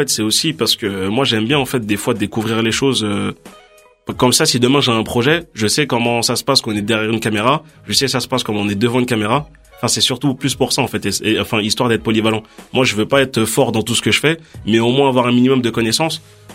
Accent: Stains, Île-de-France, France; Stain, dans le 93.

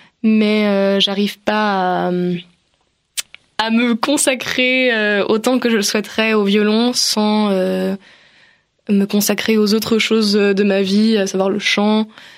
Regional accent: Occitanie, France; also born or lived in Montmorency; à moitié vécu dans le 95 et après mes parents ont déménagé dans le Gard.

